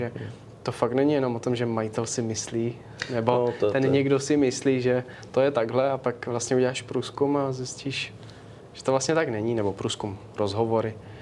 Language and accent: Czech; Ostrava, Moravian-Silesian Region, Czechia; now in Prague, Czech Republic; když u nás v Ostravě potkáš někoho jiný barvy pleti, tak se všichni na něho koukají prostě divně. A když tady v Praze to je přece normální, jo.